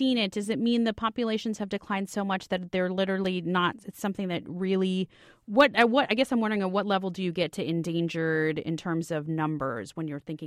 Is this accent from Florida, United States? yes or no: yes; Miami, Florida, United States; I grew up on the coast, except I grew up in Miami. So like the southern part of the East Coast